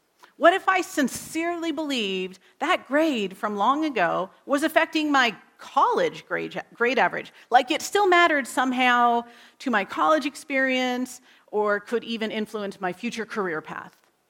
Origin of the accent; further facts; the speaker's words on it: United States; I grew up, if you can't tell by my accent, in the United States.